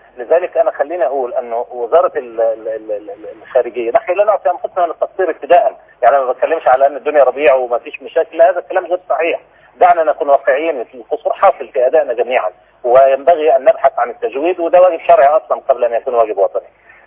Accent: Egypt

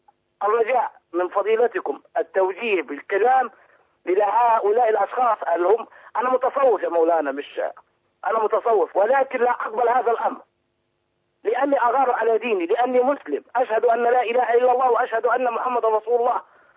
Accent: Egypt; في هنا عندنا في مصر في القاهرة وفي صعيد مصر ناس بتسب السيدة عائشة

